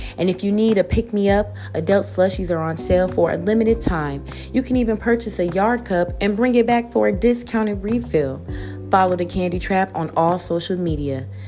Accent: Chicago, Illinois, United States; I'm from the Midwest, you know what I'm saying? Chicagoland area. We got brick houses and shit up here.

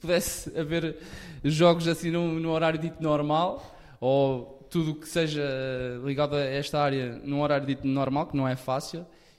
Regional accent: Santa Comba Dão, Viseu, Portugal; eu sou natural de Santa Combadão e, portanto, bem distante dos grandes centros, seja Porto e Lisboa

